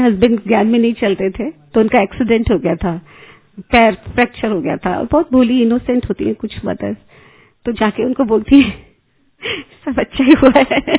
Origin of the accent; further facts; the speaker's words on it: Mumbai, Maharashtra, India; now in Jaipur, India; हम वैसे तो बॉम्बे से हैं, बॉम्बे लोखंडवाला, और अभी रिसेंटली अभी जयपुर में रहते हैं